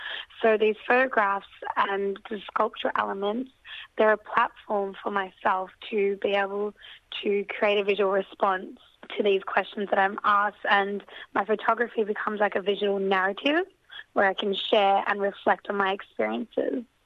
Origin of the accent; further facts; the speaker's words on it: Yorkshire and the Humber, United Kingdom; now in Melbourne, Australia; I'm a Yorkshire woman currently living in Melbourne